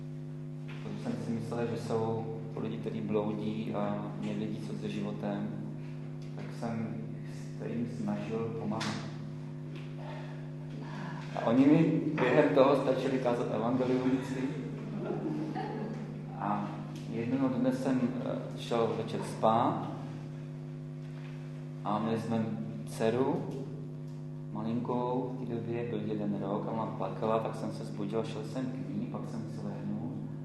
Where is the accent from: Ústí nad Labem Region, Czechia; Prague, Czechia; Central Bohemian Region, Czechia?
Central Bohemian Region, Czechia; Nymburk; jsem odsud z Nymburka, jsem vedoucí jednoho sboru tady ve městě.